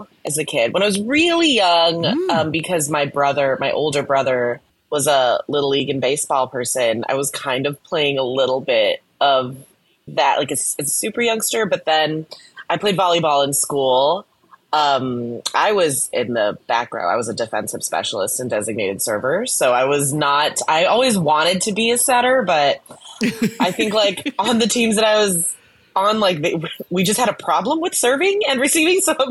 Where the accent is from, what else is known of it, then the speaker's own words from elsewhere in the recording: Union City, California, United States; I grew up in the Bay Area, just south of Oakland, in a city called Union City. I rep the Bay very hard.